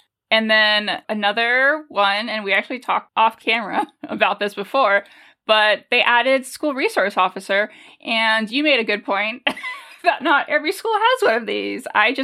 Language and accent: English; United States; Okay. I'm so American.